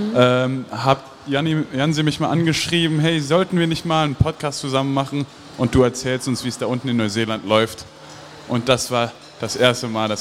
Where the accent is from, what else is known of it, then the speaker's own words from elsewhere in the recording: Luxembourg; Ich bin aus Luxemburg geboren und dort aufgewachsen und dann habe ich mich 7 Jahre lang ein bisschen durch die Welt gereist.